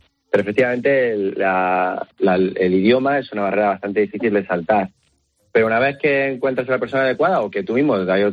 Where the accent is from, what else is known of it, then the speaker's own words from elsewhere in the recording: Granada, Andalusia, Spain; also born or lived in Alicante; soy de Granada. Hubo un tropiezo en Alicante, pero soy de Granada.